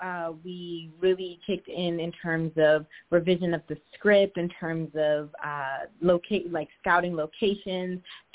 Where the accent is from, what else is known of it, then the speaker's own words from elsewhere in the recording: Philadelphia, Pennsylvania, United States; I'm personally from Philly